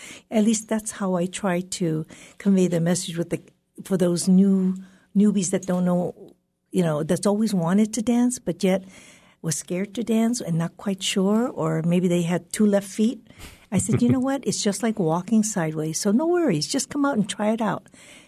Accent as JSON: {"language": "English", "region": "California", "country": "United States", "tie": "born or raised there", "said": "I grew up in San Mateo County, San Mateo High School, graduated there."}